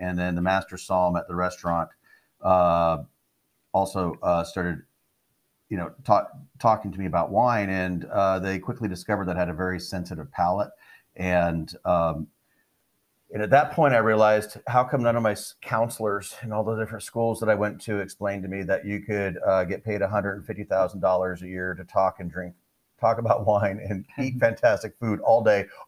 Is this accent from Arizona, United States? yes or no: yes; Phoenix, Arizona, United States; born and raised in Phoenix, Arizona, to parents who didn't drink wine